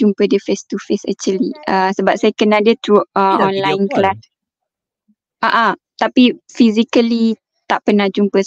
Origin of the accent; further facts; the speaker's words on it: East Coast, Malaysia; Saya dari Pantai Timur, umur mid-20.